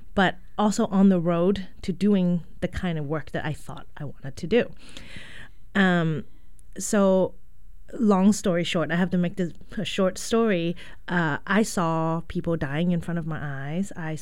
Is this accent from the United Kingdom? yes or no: yes; England, United Kingdom; now in United States; I was told before I came here from England that America is, you know, wealthy